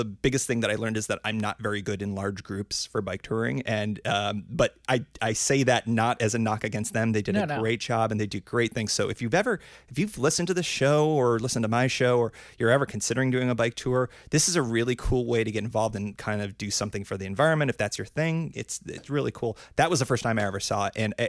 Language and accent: English; East Coast, United States; I grew up on the East Coast, and then I lived here in Portland for about 5 years.